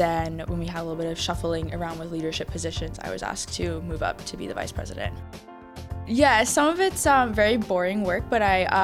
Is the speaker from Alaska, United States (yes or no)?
yes; Alaska, United States; also born or lived in Oklahoma City; So to me, I was basically born in Alaska. I was born in Oklahoma City. My dad was in the military.